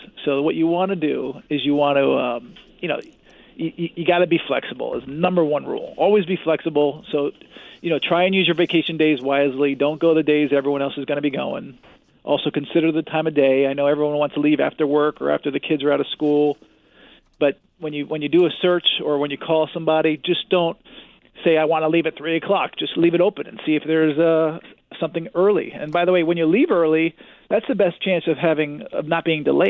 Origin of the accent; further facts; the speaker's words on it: Connecticut, United States; now in Los Angeles, United States; I'm in my home state of Connecticut.